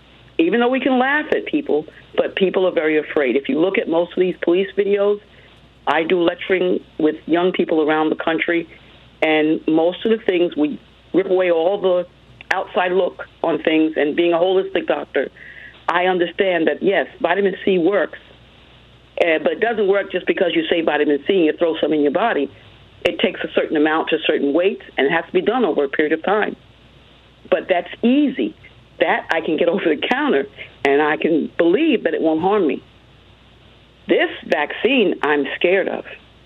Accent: United States; And growing up in America for a long time, I've been around people because my father wanted us to be around what most of America really is, and it's not mostly people with color.

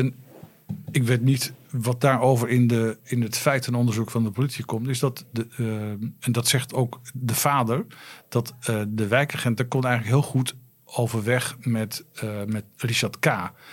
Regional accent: Nieuw-Amsterdam, Drenthe, Netherlands; Ik kom zelf uit Nieuw-Amsterdam en ik ben ook wel eens gek aangekeken in Nieuw-Amsterdam. Terwijl ik een echte Nieuw-Amsterdammer ben.

